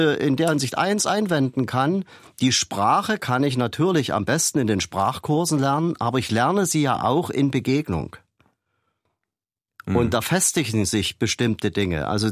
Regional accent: Kamenz, Saxony, Germany; Ich komme hier aus Kamenz, aus dem Osten.

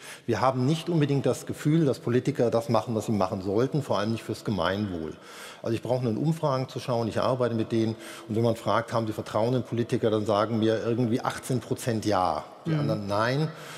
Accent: Bavaria, Germany; ich komme ja aus Oberfranken, also im weiteren Sinne okkupiert von Bayern, also bin ich in Bayern gewesen

